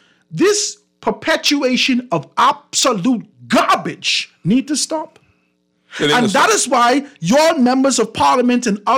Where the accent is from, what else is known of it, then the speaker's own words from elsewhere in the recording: Grand Bahama, Bahamas; I'm still waiting on an invitation from the office of the Prime Minister to go to Grand Bahama, my hometown